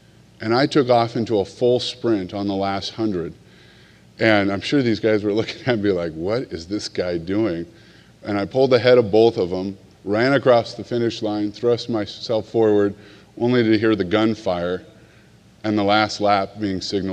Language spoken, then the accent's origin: English; Scottsdale, Arizona, United States; the Scottsdale Progress, where I grew up in Arizona